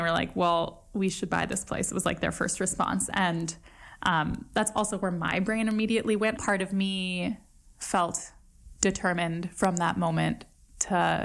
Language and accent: English; West Coast, United States; I grew up on the West Coast.